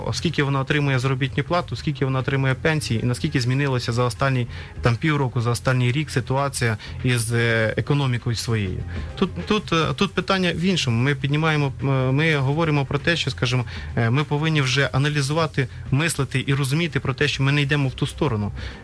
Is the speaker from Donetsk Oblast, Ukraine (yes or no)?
no; Kyiv Oblast, Ukraine; я сам із Сквирського району. Це Київської області.